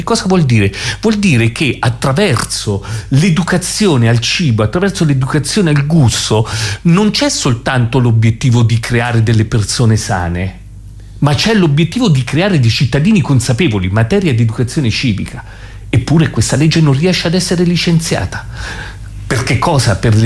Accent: Abruzzo, Italy; come abruzzese mi sarebbe proibito

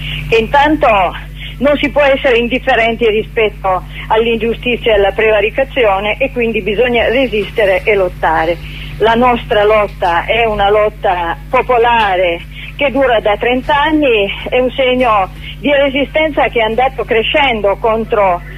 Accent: Bussoleno, Piedmont, Italy; In questo momento io dovrei essere al mio paese a Bussoleno

